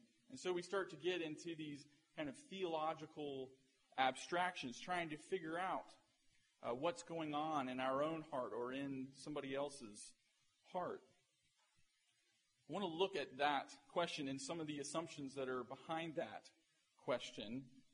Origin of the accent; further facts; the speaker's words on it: Florida, United States; I grew up in Florida, and it was always interesting to see the different responses that people had to the news that there was a hurricane on the way.